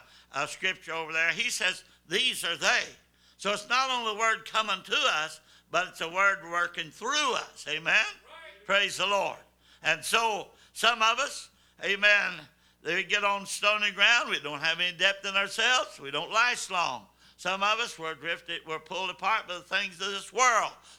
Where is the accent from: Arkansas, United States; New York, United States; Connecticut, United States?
Arkansas, United States; We're both from Fulton County, Arkansas.